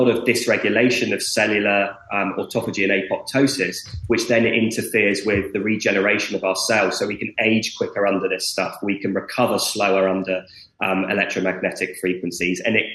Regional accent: United Kingdom; I'm going to have to say this in centigrade because I'm British and that's what we use.

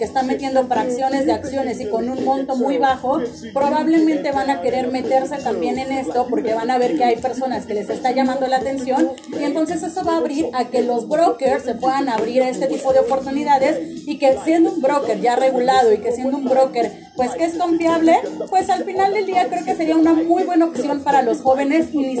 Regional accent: Mexico; Somos de México. ¿Qué no se nos notan las raíces mexicanas?

